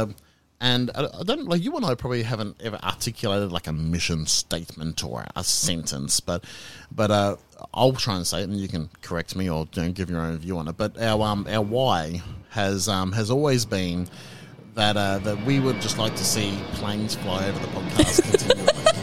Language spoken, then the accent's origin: English; Queensland, Australia; When I was a young man growing up in North Queensland